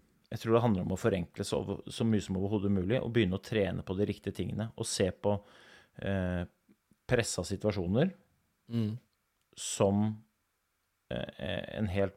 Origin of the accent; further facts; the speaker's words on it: Oslo, Norway; selv om jeg kommer fra Groruddalen